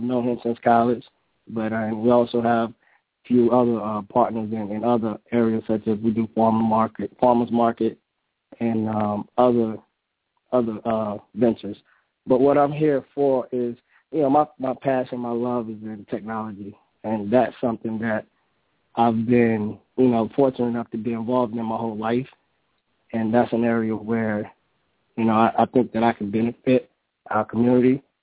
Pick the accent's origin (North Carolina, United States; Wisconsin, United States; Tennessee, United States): North Carolina, United States; Winston-Salem; also born or lived in Harlem; now in Charlotte, United States; I'm also from Winston-Salem, North Carolina, born and raised. Went to college in 1998 at UNC Charlotte, and I spent some time there. I actually call the QC my new home now.